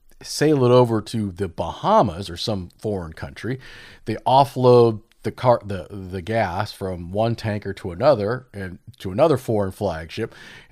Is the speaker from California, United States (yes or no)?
yes; California, United States; and as a Californian, I would appreciate it.